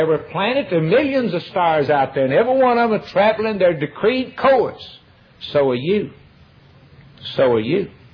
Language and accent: English; Alabama, United States; born there; the reason I was born in Alabama is because my dad lived there.